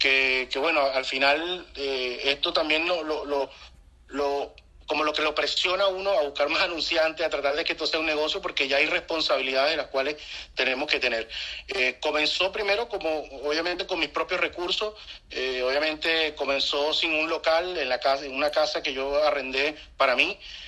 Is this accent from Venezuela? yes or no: yes; Venezuela; yo llegué como cualquier venezolano, obviamente